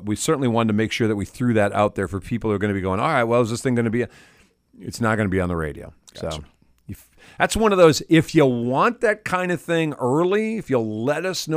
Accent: Milwaukee, Wisconsin, United States; I grew up in Milwaukee.

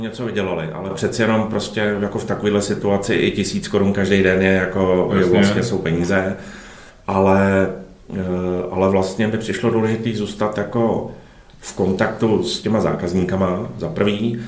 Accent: Mariánské Lázně, Karlovy Vary Region, Czechia; protože pocházím z Mariánských Lázní.

